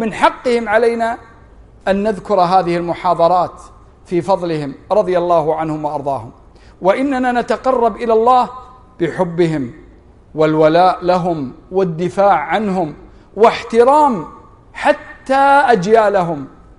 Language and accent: Arabic; Kuwait; يوجد عندنا في الكويت من عوائل الأنصار ويلقبون بالأنصاري